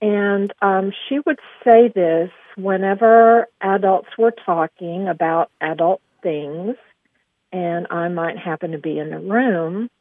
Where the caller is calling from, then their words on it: Aubrey, Texas, United States; I'm calling from Aubrey, Texas.